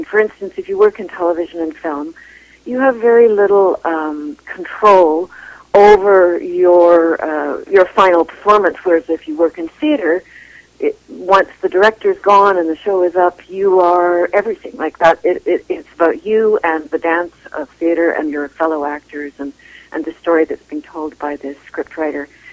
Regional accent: Kamloops, British Columbia, Canada; born there; also born or lived in Toronto / Halifax; now in Vancouver, Canada; I was born here. I was born in Kamloops. I came back to Vancouver from Toronto because my sisters and my mother were here

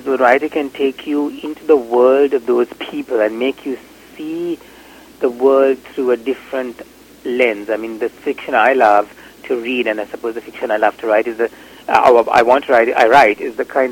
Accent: Sri Lanka; I grew up in Sri Lanka is a Buddhist country

